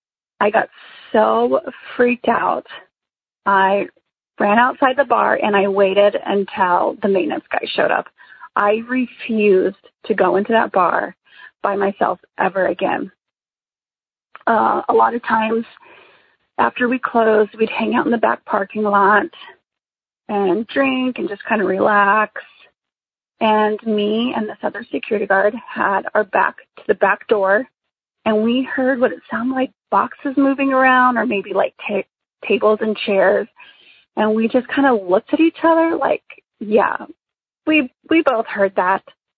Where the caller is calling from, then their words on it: New Mexico, United States; I am calling from New Mexico.